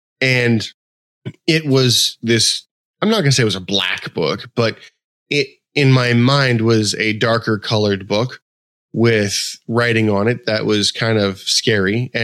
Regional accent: West Coast, United States; I grew up on the West Coast.

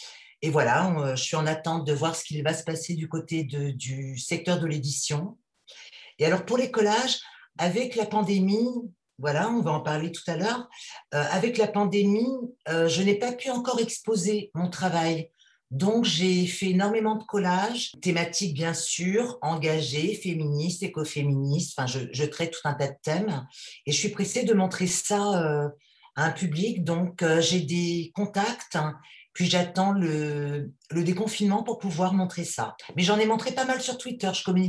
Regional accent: Paris, Île-de-France, France; je suis une Parisienne de 54 ans, anciennement journaliste, j'ai travaillé dans la presse pendant 30 ans.

